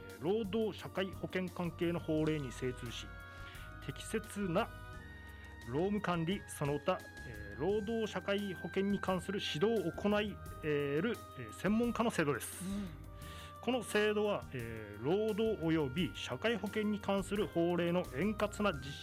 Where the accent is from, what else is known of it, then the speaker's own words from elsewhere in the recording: Aso, Kumamoto, Japan; ただ僕の地元阿蘇はですねまだ寒いんですね。